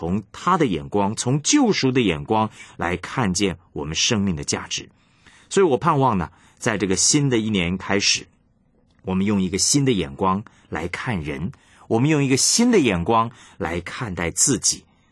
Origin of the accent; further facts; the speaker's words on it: China; 我们中国人常常讲这么一句话，这个以貌取人呢、啊。